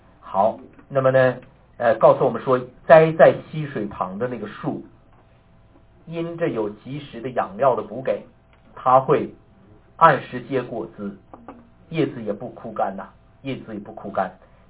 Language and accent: Chinese; northern China, China; 我刚来的时候，我和太太就在我家那散步，因为我们都是北方人，很少看到这个那个棕榈树